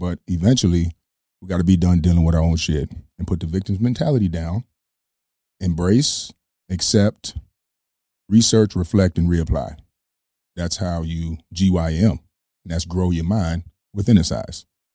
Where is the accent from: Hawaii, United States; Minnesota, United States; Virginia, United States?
Minnesota, United States; Minneapolis; moved away as an adult; now in Manhattan, United States; Yeah, well, I'm from Manhattan, born and raised in Minneapolis. Moved to Manhattan 3 years ago, or as I like to say, from the Mini-Apple to the Big Apple.